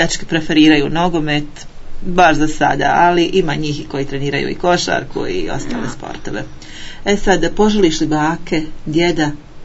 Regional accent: Vareš, Federation of Bosnia and Herzegovina, Bosnia & Herzegovina; evo nekako mi Varešani koji živimo ovdje uvijek smo ponosni

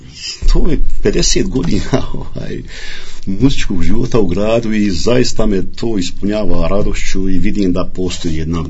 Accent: Vareš, Federation of Bosnia and Herzegovina, Bosnia & Herzegovina; Apsolutno, ja sam iz Vreša, svi su oni iz Vreša.

